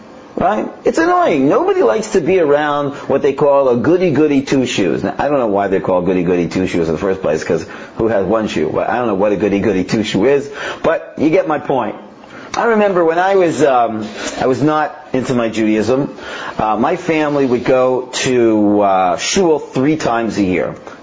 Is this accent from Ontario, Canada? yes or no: yes; Toronto, Ontario, Canada; I grew up in Toronto